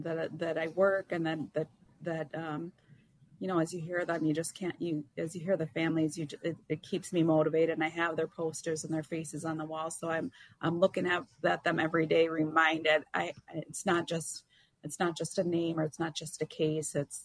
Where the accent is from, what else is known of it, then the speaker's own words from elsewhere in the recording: Saint Paul, Minnesota, United States; I'm going to be back in my hometown on the west side of St. Paul